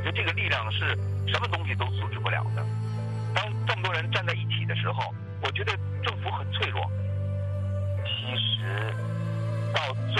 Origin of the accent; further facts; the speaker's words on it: Beijing, China; 我是出生在北京，长在北京，正好在大二的时候赶上89、64